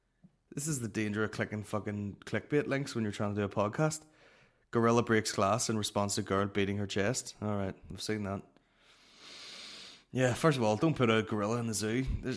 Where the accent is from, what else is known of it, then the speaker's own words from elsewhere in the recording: Northern Ireland, United Kingdom; I'm Northern Irish.